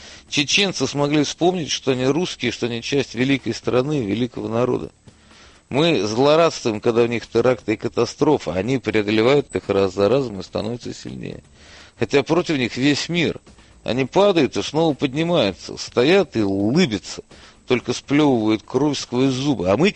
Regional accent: Ukraine; Я люблю мой украинский народ, своих предков, свою культуру. Я украинец.

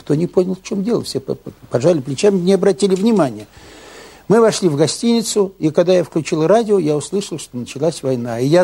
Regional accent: Samara, Samara Oblast, Russia; born there; Я ведь родился в Самаре

